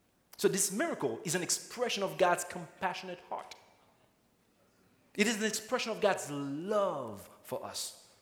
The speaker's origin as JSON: {"language": "English", "country": "Haiti", "tie": "born or raised there", "said": "I was born and raised in Haiti."}